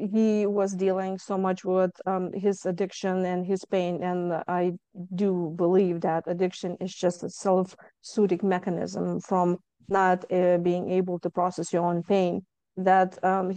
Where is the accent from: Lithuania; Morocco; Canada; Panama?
Lithuania; now in United States; I came to the US from Lithuania 24 years ago.